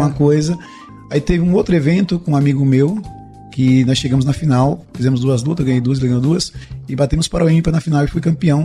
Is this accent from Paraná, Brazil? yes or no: no; Araci, Bahia, Brazil; born there; now in São Paulo, Brazil; Nasci na Bahia, cidadezinha chamada Araci, cerca de... daqui a minha cidade são 2.200 km.